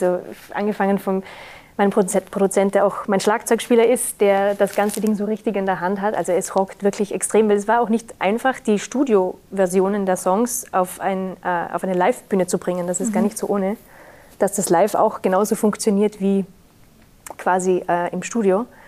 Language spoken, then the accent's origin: German; Vorarlberg, Austria; in Vorarlberg, in meiner Heimat, spielen darf.